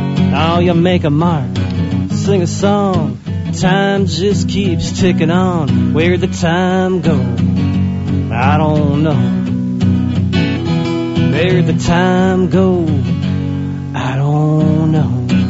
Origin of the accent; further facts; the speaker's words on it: Santa Cruz, California, United States; also born or lived in Watsonville; So I was born and raised in Watsonville, grew up in Santa Cruz